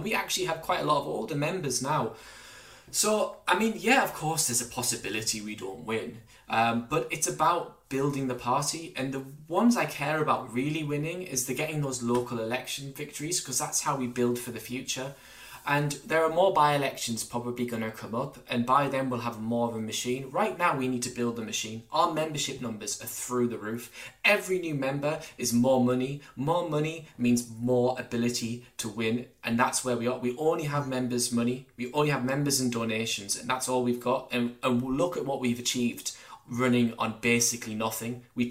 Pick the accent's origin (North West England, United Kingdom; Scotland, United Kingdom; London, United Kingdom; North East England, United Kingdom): North East England, United Kingdom; Durham; when I grew up in Durham under New Labour, I admittedly voted for the Liberal Democrats